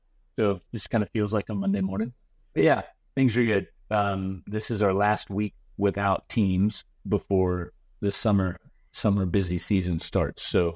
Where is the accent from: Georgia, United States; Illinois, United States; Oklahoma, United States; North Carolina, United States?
North Carolina, United States; the foreign missions program at the church where I grew up in North Carolina started